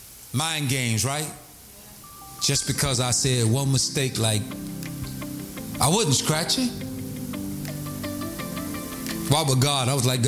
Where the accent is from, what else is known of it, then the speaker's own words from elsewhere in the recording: Florida, United States; I could handle it because I was from Florida. I was used to mosquitoes and stuff like that.